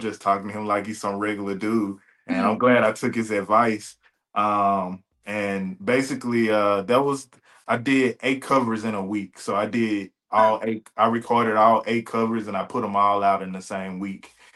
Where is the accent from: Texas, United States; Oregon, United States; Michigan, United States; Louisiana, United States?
Louisiana, United States; Monroe; because I'm from Monroe, Louisiana, and it's 70% black. And I grew up all black schools all my life.